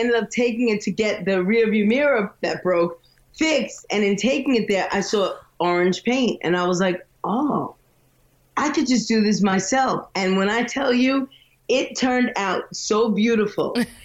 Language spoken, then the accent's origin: English; New York, United States; Listen, so I'm from New York, where everything, we don't fucking believe in anything.